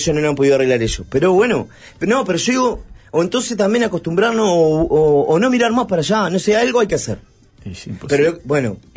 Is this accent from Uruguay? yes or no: yes; Uruguay